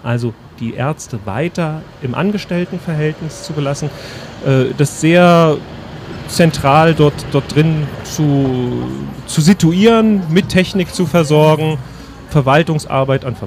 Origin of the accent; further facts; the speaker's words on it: Germany; ich bin in der DDR aufgewachsen, so als Jugendlicher